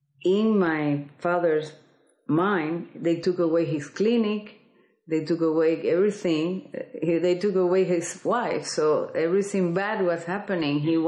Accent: Cuba; moved away; mientras estaba en Cuba trataba de negarlo. Y desde que salí de Cuba, pues, lo asumí.

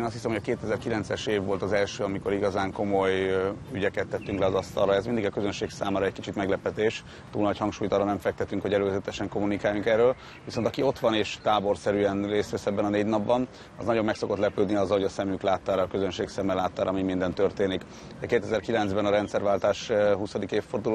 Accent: Sopron, Győr-Moson-Sopron, Hungary; ez természetesen összefügg azzal, hogy mi soproniak vagyunk

